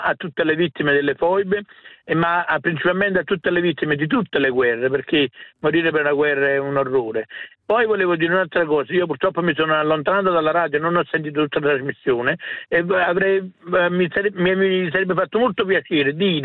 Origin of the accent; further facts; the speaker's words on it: San Giuseppe Vesuviano, Campania, Italy; precisamente io sono di San Giuseppe Vesuviano